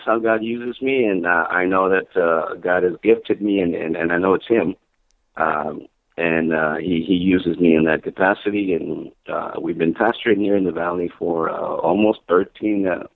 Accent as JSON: {"language": "English", "town": "Edinburgh", "region": "Scotland", "country": "United Kingdom", "tie": "born or raised there", "said": "moved to my hometown, which is Edinburgh. And we've been pastoring here for 13."}